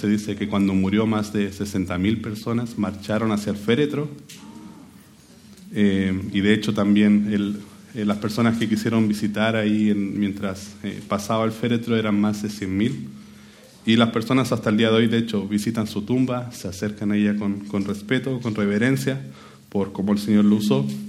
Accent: Chile; yo tengo 29 años, soy chileno, así que si a veces hablo rápido, si no se me entiende, está bien

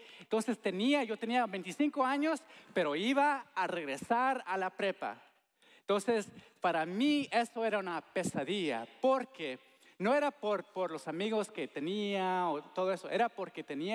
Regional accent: Texas, United States; also born or lived in Honduras; pues nací en Honduras, mis papás son de México, pero crecí aquí en Texas desde los 6 años.

